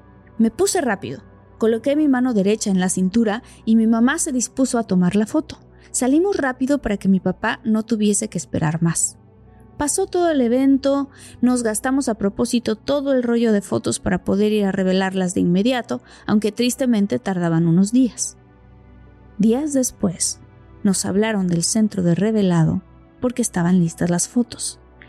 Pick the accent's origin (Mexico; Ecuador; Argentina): Mexico; Irapuato, Guanajuato; Soy originaria de Irapuato, Guanajuato, y soy muchóloga.